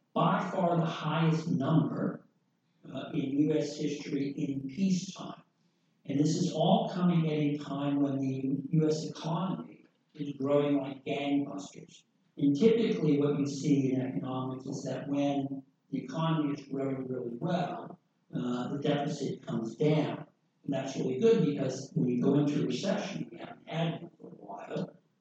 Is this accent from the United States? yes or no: yes; New England, United States; Likewise, I'm from New England, and I grew up eating lobster, one of the people that hurt by Trump on the trade front in Maine lobster.